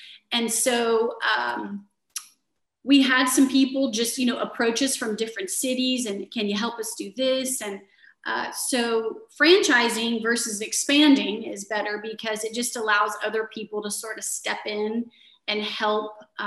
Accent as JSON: {"language": "English", "town": "Houston", "region": "Texas", "country": "United States", "said": "I am from Houston. I went to Klein High School over on the north side"}